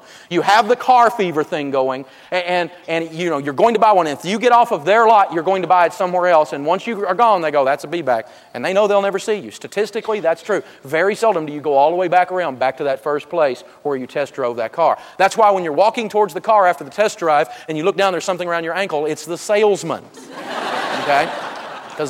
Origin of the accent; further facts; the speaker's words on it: Tennessee, United States; To me, I'm from Tennessee. I'm a Tennessee boy, got a little hillbilly in me.